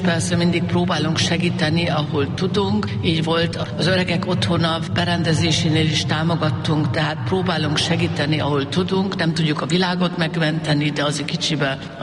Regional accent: Cluj-Napoca, Cluj County, Romania; Persze, ez volt az első anyanyelvem, a magyar, de a szüleim már német óvodába is küldtek Kolozsvát, hogy németül tanuljak meg

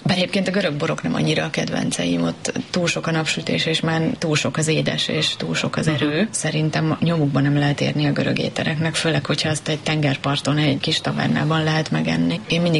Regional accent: Szekszárd, Tolna, Hungary; also born or lived in Gyulaj; Én magam is szekszárdi vagyok

